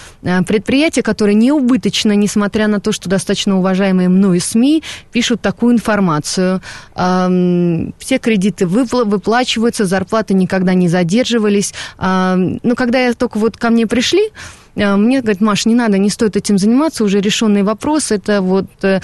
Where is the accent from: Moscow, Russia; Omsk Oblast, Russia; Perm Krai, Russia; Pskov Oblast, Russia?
Moscow, Russia; Да, я сама москвичка, да.